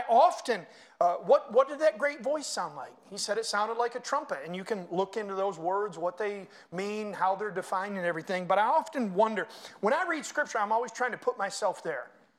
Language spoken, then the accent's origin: English; Florida, United States; born there; I was born in Florida, but not that part of Florida.